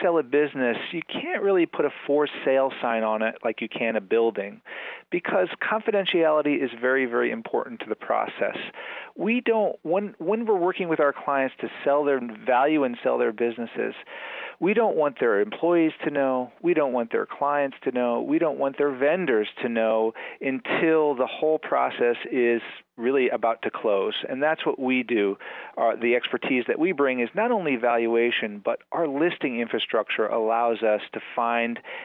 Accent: Connecticut, United States; also born or lived in New York City; my wife and I, we grew up here in Western Connecticut. We left 35 years ago, and I lived in New York City and around the world

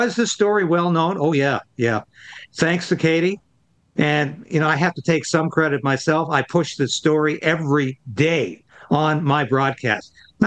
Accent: Canada

